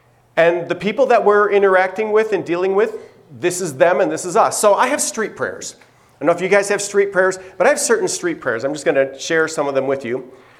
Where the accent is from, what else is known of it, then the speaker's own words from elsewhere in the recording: Venezuela; I'm fluent in Spanish, so this really helps the situation. I grew up in Venezuela, South America. I'm a missionary kid, so totally comfortable with the culture.